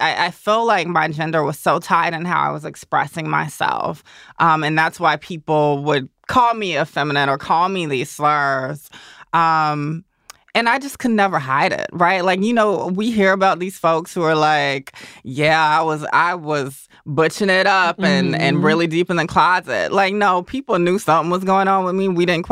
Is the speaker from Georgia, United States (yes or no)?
yes; Augusta, Georgia, United States; I did not grow up in New York or even Atlanta, for that matter. I grew up in Augusta, Georgia.